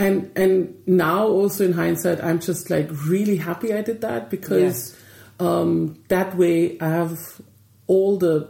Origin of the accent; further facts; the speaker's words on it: Bavaria, Germany; moved away; growing up in Bavaria in the mountains, walking and long walks were always within the family.